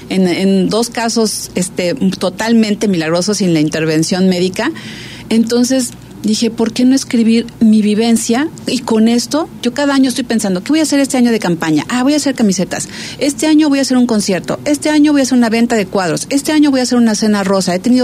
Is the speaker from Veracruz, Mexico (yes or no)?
yes; Veracruz, Mexico; Somos de Veracruz, entonces los molotitos de plátano, las enfrijoladas